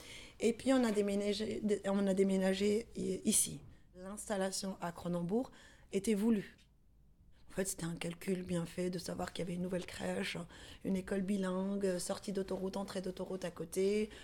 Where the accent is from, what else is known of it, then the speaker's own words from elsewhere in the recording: Morocco; born there; j'ai 44 ans, je suis maman de 3 enfants. Je suis marocaine de naissance.